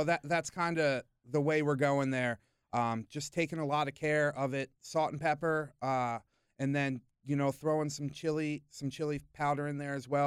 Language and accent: English; Maryland, United States; now in Portland, United States; I grew up on the East Coast and was pretty much kind of fell in love with it as a kid, doing like pit barbecue kind of stuff back in Maryland. And then came out to Portland